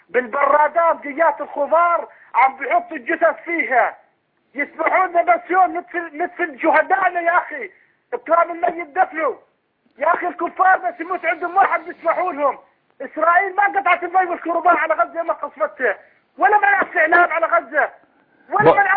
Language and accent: Arabic; Daraa, Daraa Governorate, Syria; عندنا في درعا